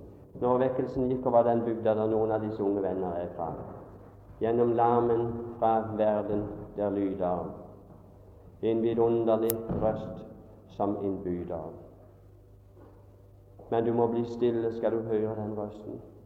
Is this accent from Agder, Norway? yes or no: yes; Kvinesdal, Agder, Norway; Vi kjørte på spark, kan jeg huske, om kveldene fra møtene hjemme i Kvinnesdal.